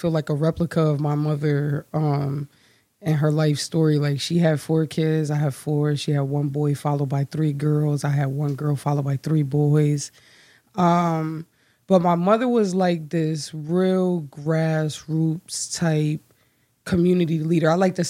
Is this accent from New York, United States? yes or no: no; New Haven, Connecticut, United States; also born or lived in Chicago; Originally, I was born in Chicago, but I was raised my entire life here in New Haven, right in the hill.